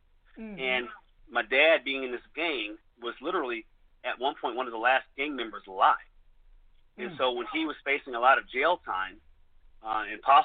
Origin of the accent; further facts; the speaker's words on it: Trenton, New Jersey, United States; So I'm originally from Jersey, Trenton, New Jersey, actually. Good place to be from.